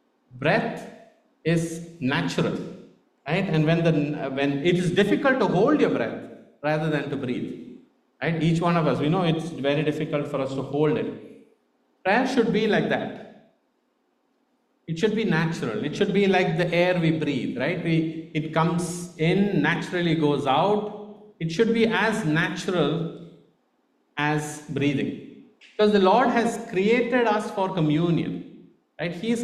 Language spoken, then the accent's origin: English; India; accent: Indian; my Indian accent kicks in very often, and I'm trying to see how I can neutralize that accent.